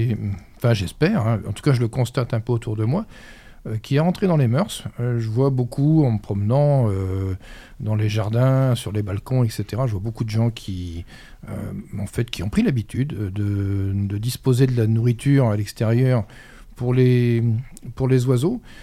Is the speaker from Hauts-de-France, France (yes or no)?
yes; Crépy-en-Valois, Hauts-de-France, France; born there; moi je suis donc du coin, je suis né à Crépy-en-Valois il y a maintenant bien longtemps